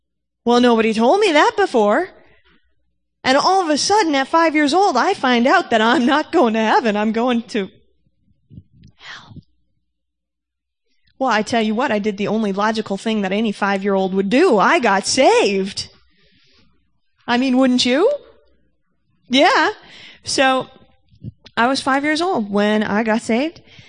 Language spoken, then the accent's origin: English; Osseo, United States; lived in Osseo with my dad. Handy how that works. Mom and Dad living together. And I grew up in Osseo.